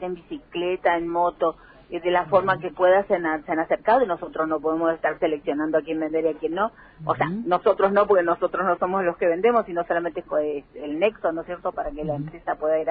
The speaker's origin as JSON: {"language": "Spanish", "town": "Posadas", "region": "Misiones", "country": "Argentina", "said": "No, nosotros somos de Posadas."}